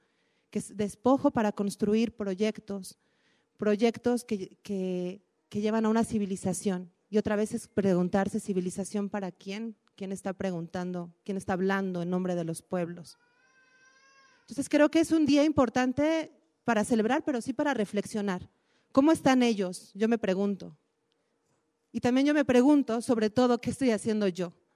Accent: Mexico; los pueblos están en nuestra identidad como mexicanos.

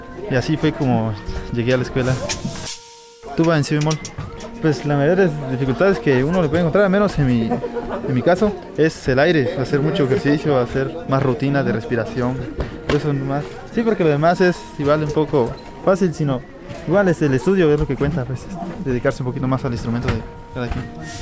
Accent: San Pedro Huamelula, Oaxaca, Mexico; soy originado de Oaxaca, de la costa de San Pedro Cuchitla.

